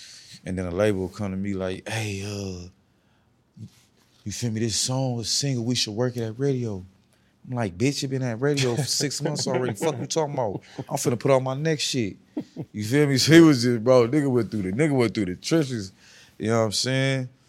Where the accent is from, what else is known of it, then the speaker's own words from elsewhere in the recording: West Coast, United States; I'm like, nigga, I'm from the West Coast. What the fuck it supposed to sound like?